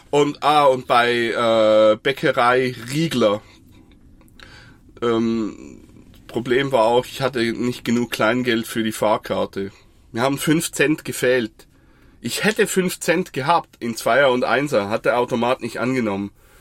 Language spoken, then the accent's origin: German; Switzerland; Ja, bei uns in der Schweiz heißen die Vogelnäschli.